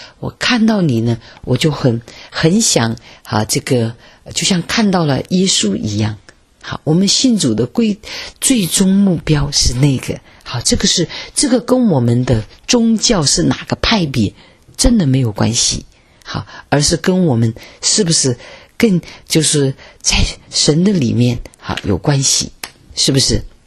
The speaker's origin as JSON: {"language": "Chinese", "country": "China", "tie": "born or raised there", "said": "因为我们是在这个国内长大的哈"}